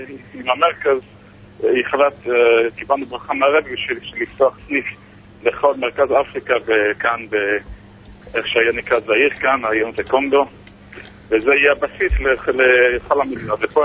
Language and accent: Hebrew; Canada; now in Congo; אני בקנדה.